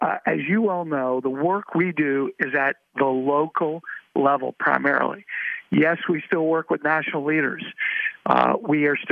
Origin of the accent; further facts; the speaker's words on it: Texas, United States; like my home state of Texas